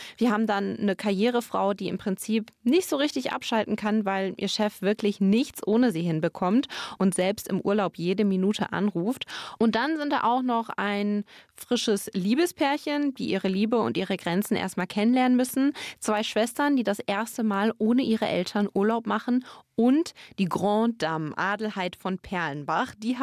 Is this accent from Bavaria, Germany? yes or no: yes; Bergham, Bavaria, Germany; eine Theatergruppe in Bergham, meiner alten Heimat.